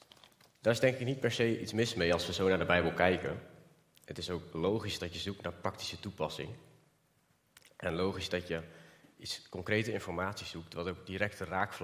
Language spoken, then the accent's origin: Dutch; Eindhoven, North Brabant, Netherlands; Ik kom uit Eindhoven.